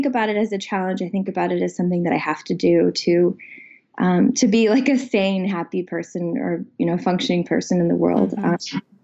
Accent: Houston, Texas, United States; And I grew up in Houston, which has a pretty amazing, art and theater and, dance, just like lots of culture in Houston.

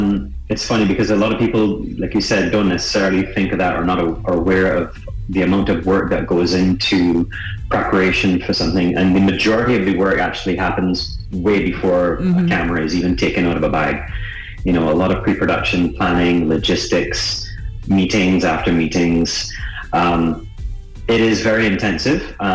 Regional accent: Barbados; So I'm Bajan. I'm actually half Trini, but mm-hmm. I was born in Barbados.

